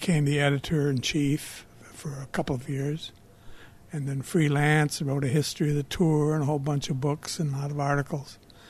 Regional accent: Chicago, Illinois, United States; now in New York, United States; I moved from Chicago, where I grew up and played a lot of golf, and moved to New York to try and become a big-time writer.

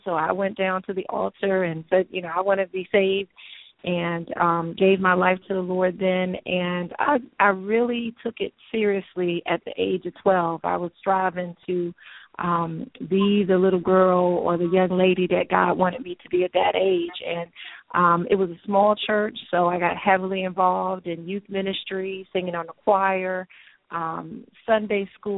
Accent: Maryland, United States; also born or lived in Washington, D.C.; I grew up in Southeast until I was 9 years old, and then we moved to PG County. So I moved to PG and went to elementary, junior high, all the way through high school. I was in the Forestville, District Heights area growing up.

